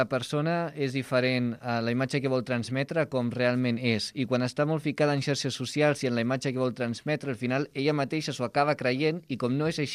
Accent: Barcelona, Catalonia, Spain; va ser una bona caminata, perquè jo soc de Sant Andreu.

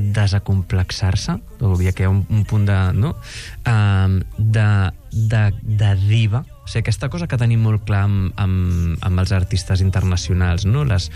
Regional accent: Catalonia, Spain; Som catalans

